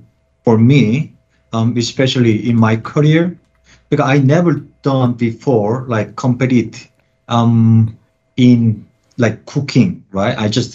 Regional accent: South Korea; I'm originally from South Korea.

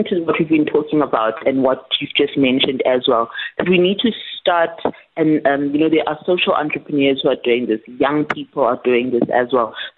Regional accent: South Africa; I think even as a South African sometimes, when we always talk about other African countries, we call it Africa

